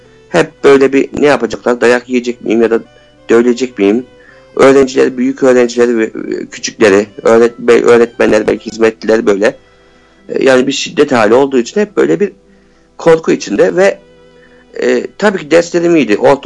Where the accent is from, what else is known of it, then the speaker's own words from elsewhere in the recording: Ankara, Turkey; bir Ankaralı olarak hissettiğim için evet